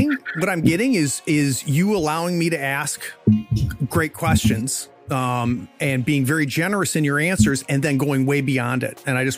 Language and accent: English; New York, United States; part of it also is growing up in New York